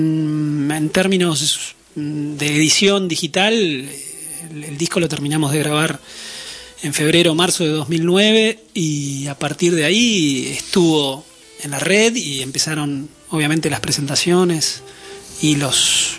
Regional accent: Buenos Aires, Argentina; De Buenos Aires.

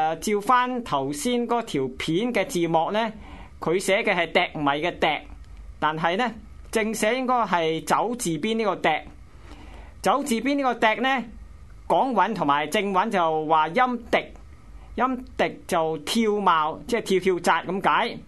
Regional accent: Guangdong, China; 我们广东人有所谓恩挑鬼命

